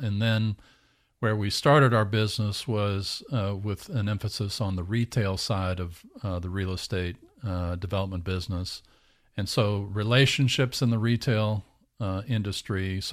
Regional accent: Orlando, Florida, United States; I'm from Orlando, and I'm a real estate developer

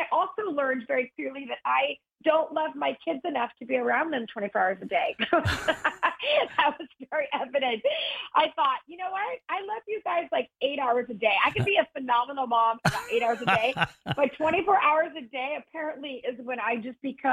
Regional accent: South Lake Tahoe, California, United States; also born or lived in Los Angeles; I actually am born and raised in California. I was born in a place called South Lake Tahoe, which is a mountain ski town in the mountains over in Northern California. And then I went to high school

